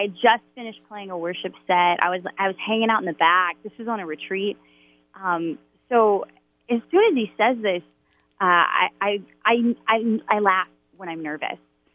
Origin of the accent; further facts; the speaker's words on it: Baton Rouge, Louisiana, United States; I grew up in Baton Rouge, Louisiana.